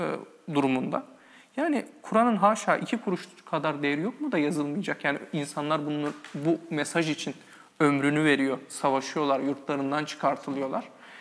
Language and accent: Turkish; Kayseri, Turkey; ben Kayseriliyim. Bizim yörede okuntu diye bir şey vardır. Bir davetiye demektir aslında.